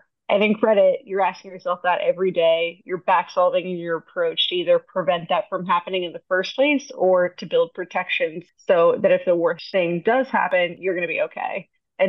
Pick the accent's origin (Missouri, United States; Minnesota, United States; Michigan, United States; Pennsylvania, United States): Pennsylvania, United States; Philadelphia; now in New York, United States; I've lived in New York my entire adult life, but I grew up in Philadelphia from a very big Irish Catholic family